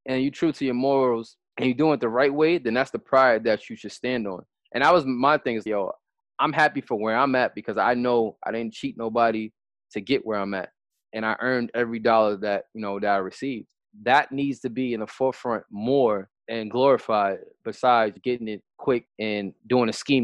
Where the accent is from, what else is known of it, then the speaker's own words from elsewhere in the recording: New York City, New York, United States; They ruined the game growing up in New York City. The culture is fashion and dressing nice.